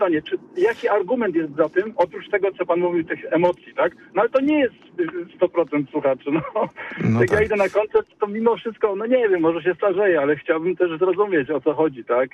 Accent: Jarocin, Greater Poland Voivodeship, Poland; Ja pochodzę z Jarocina, wychowałem się na festiwalach

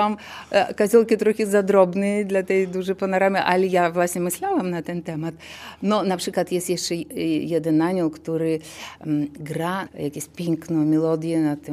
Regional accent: Brest, Brest Region, Belarus; Polish is a second language; now in Poznań, Poland; Ja z Białorusi, Brześć mieszkam. Przyjechałam tutaj do Poznania z Brześcia.

